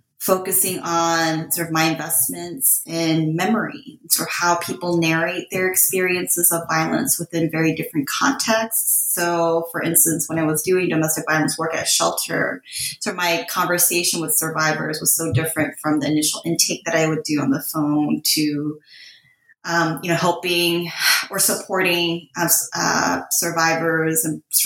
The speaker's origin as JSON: {"language": "English", "region": "California", "country": "United States", "tie": "born or raised there", "said": "I grew up in Southern California. My father worked in Both Garden Grove in Los Angeles"}